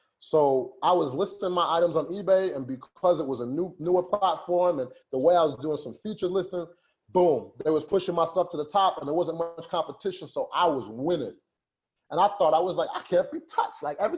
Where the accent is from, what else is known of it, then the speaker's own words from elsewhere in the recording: Chicago, Illinois, United States; and I'm from Chicago here, man, it was wintertime too.